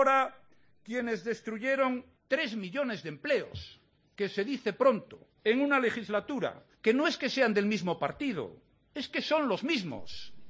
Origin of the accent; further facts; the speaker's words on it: Spain; estoy orgulloso como gobernante y como español.